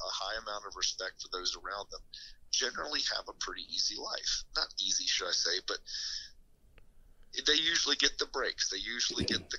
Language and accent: English; the South, United States; Not because I'm from the South.